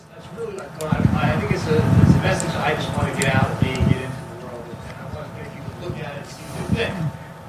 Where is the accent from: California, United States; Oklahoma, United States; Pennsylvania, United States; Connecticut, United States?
Pennsylvania, United States; I'm from Pennsylvania.